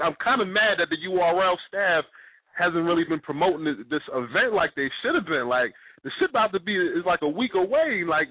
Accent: New Jersey, United States; And I'm from Jersey, you know what I'm saying?

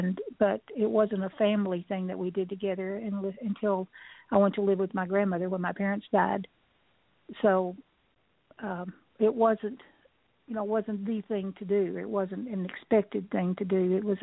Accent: Hamilton, Texas, United States; born there; I was born in Hamilton, Texas, which is a small town about, it's between Brownwood and Waco

